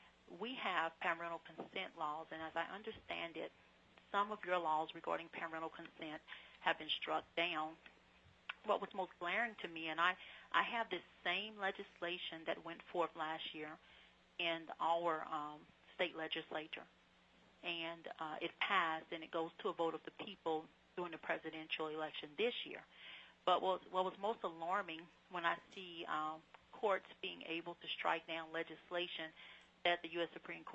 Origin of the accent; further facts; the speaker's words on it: Louisiana, United States; incident in our state where we found out in Shreveport, a clinic about an hour and a half away from my hometown